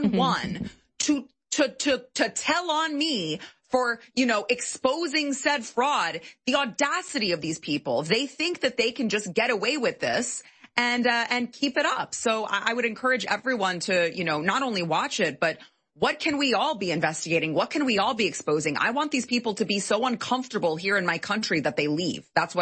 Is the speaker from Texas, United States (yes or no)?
yes; Texas, United States; And I'm walking down my sidewalk in my neighborhood as a native Texan, as an American